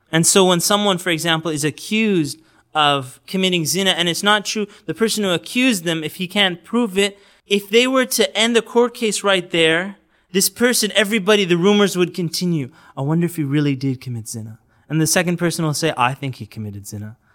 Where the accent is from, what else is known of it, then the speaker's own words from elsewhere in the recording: Canada; we're Canadian, so we didn't even have a problem with that.